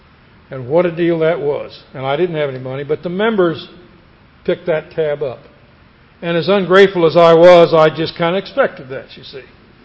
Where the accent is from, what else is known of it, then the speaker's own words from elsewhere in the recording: Kansas, United States; I was raised in Kansas. I grew up in a great home. My grandfather was a country doctor.